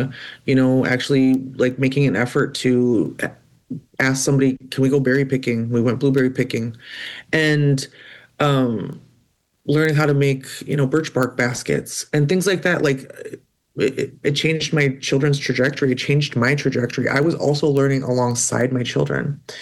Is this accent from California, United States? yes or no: no; St. Paul, Minnesota, United States; I've always been an urban Indian. Like, I was born and raised in St. Paul.